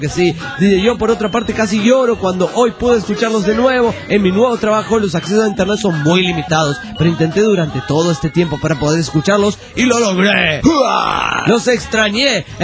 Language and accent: Spanish; Toluca, State of Mexico, Mexico; yo soy de Toluca.